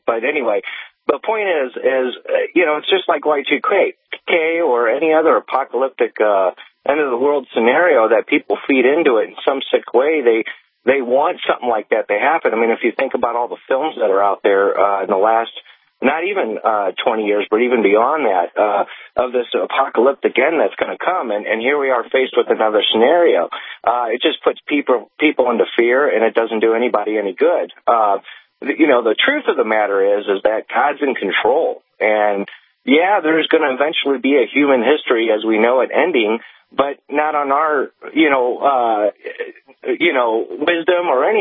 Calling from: Missouri, United States; Missouri.

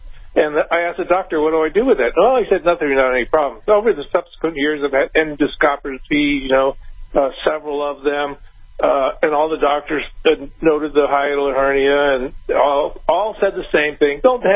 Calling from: Austin, Texas, United States; Oh, good. I'm actually from Austin.

